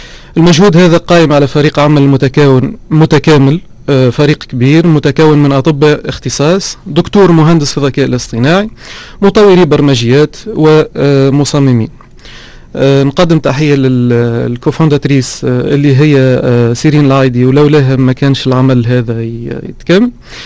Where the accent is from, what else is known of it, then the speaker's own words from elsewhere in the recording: Sidi Bouzid, Tunisia; منطقه سيدي بوزيد، اين ولدت واين ترعرعت